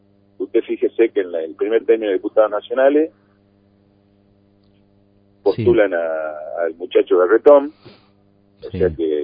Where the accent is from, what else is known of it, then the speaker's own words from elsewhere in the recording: Tucumán, Argentina; Nuestra prioridad absoluta como tucumano es la provincia